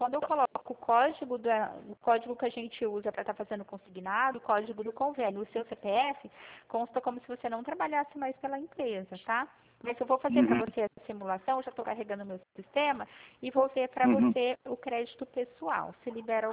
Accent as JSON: {"language": "Portuguese", "town": "Pirassununga", "region": "São Paulo", "country": "Brazil", "said": "Eu fico no estado de São Paulo. Sou da cidade de Pirassununga."}